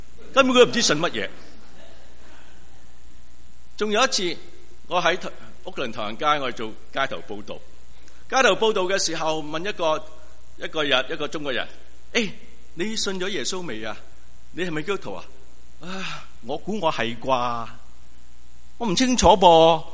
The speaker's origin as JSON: {"language": "Cantonese", "country": "Australia", "tie": "born or raised there", "said": "我喺澳洲长大，澳洲我哋好多羊嗰度。"}